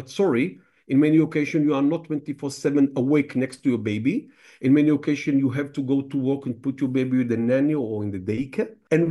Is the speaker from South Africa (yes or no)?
no; Israel; English is a second language; I'm from Israel.